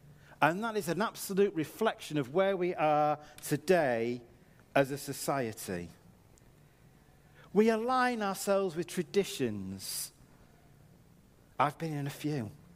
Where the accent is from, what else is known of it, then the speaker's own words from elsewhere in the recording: United Kingdom; because we're British